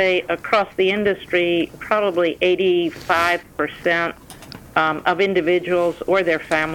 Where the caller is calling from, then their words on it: Houston, Texas, United States; You called me in Houston, Texas. Just got back here and I'm headed back to Orange County tomorrow.